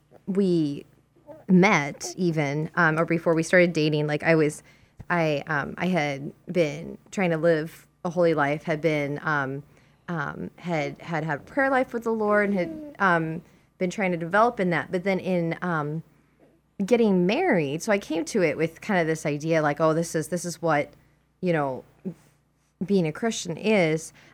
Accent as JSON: {"language": "English", "town": "Lincoln", "region": "Nebraska", "country": "United States", "tie": "born or raised there", "lives_now": "Omaha, United States", "said": "just really enjoy being in the Omaha area after growing up in Lincoln."}